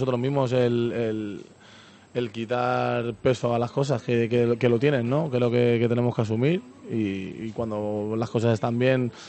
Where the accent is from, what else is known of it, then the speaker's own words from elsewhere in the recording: Madrid, Community of Madrid, Spain; soy de Madrid, el centro de Madrid